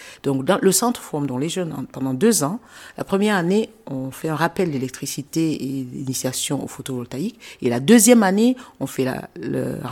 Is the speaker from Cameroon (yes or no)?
yes; Cameroon; Je suis originaire du Cameroun, en Afrique centrale.